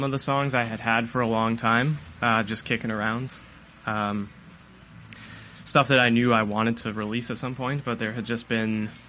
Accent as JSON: {"language": "English", "town": "White Rock", "region": "British Columbia", "country": "Canada", "tie": "born or raised there", "said": "I was living like by myself basically in the home that my sister and I grew up in White Rock."}